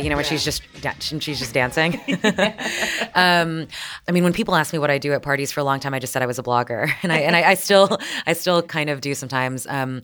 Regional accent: Canada; born there; I was born in Canada, but I went for 12 years to a school attached to the second biggest megachurch in the States. It's a Southern Baptist, very conservative, very white school.

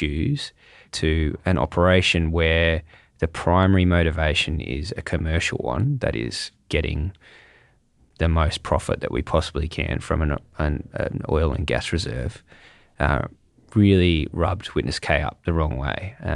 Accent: Canberra, Australian Capital Territory, Australia; So Bernard Cleary is incredibly well known where I grew up in Canberra because he used to be the ACT's Attorney General

